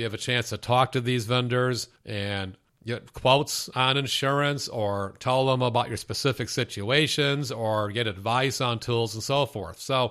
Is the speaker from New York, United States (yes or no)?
no; Illinois, United States; In Illinois, my home state, there are 3 ASHI chapters.